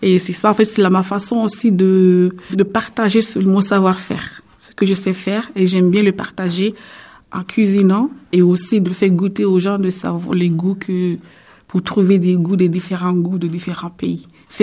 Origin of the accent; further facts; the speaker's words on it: Mayotte; now in Rennes, France; j'ai 37 ans, je viens de Mayotte.